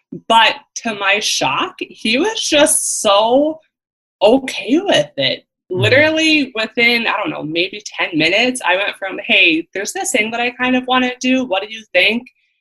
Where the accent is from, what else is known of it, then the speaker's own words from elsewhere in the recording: Wisconsin, United States; I am from Central Wisconsin, and I'm 24 and a full-time entrepreneur now.